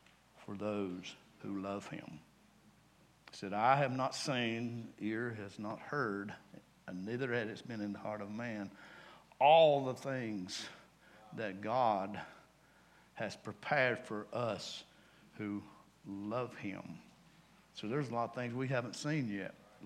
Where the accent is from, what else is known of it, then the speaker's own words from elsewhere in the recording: the South, United States; when I grew up in the South, and I'm still in the South, probably never going to leave the South